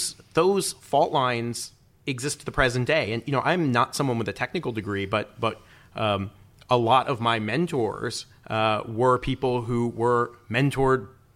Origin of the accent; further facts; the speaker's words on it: Peoria, Illinois, United States; I grew up near Peoria, Illinois, and so we're near Caterpillar